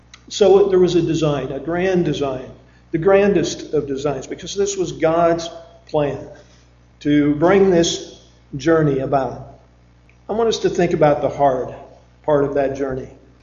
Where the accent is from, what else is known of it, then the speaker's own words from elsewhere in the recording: Midwest, United States; We came from the Midwest, and So frequently there were weather problems